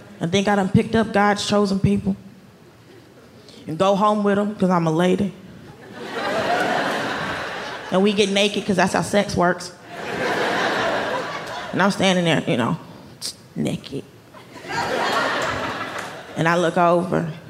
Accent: Atlanta, Georgia, United States; now in New York, United States; Because I didn't interact with a lot of Jews growing up because I grew up in Atlanta, so they kept themselves in a safe place.

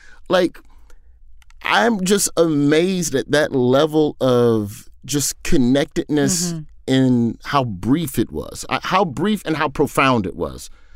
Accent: United States; you know, as an American, we traditionally think of ourselves as the factory of entertainment

